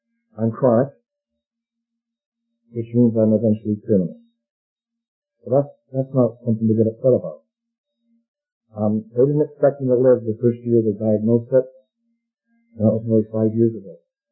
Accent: Charlottetown, Prince Edward Island, Canada; I'm from Charlottetown, which is the biggest.

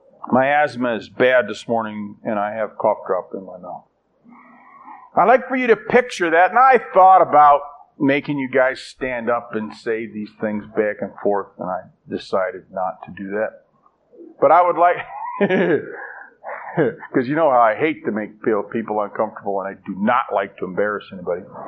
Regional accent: Ireland; I'm Irish. You can't even squint and call me Jewish.

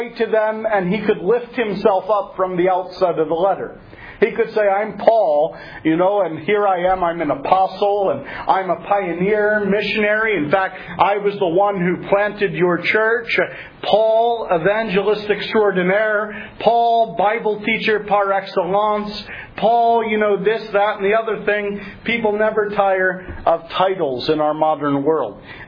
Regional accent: Pennsylvania, United States; I come from Pennsylvania, as you know, and we come from the area of Pennsylvania where we have a lot of Amish folk.

